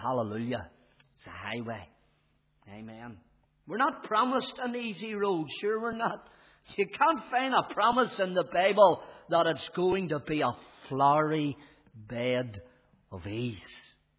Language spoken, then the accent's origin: English; Belfast, Northern Ireland, United Kingdom; I wouldn't know this. I'm from Belfast.